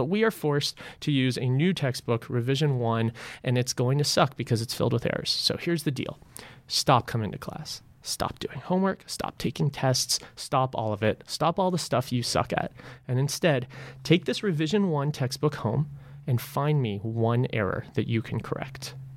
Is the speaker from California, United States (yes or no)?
yes; Los Angeles, California, United States; also born or lived in Rochester, United States; I grew up in Los Angeles, but then traveled around a lot as I went from failing college to failing college to failing college.